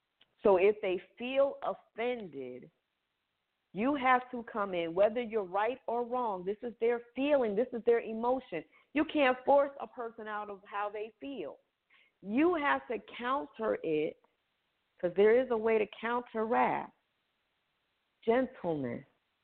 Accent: Paterson, New Jersey, United States; I'm from Paterson, New Jersey.

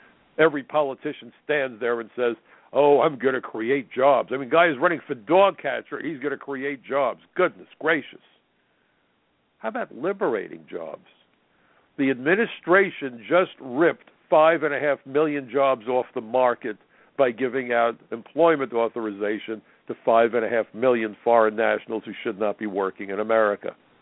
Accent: United States; I don't know about you folks, but I'm an American.

